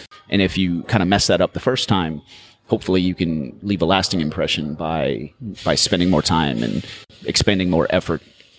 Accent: Dallas, Texas, United States; But yeah, we grew up in Dallas, Texas, and oldest of six kids.

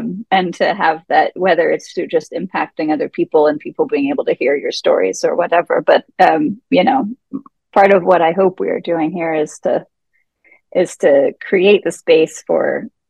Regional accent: Atlanta, Georgia, United States; Although I grew up in Atlanta, and like in Atlanta, Valentine's Day was actually when we got to like debut our spring attire.

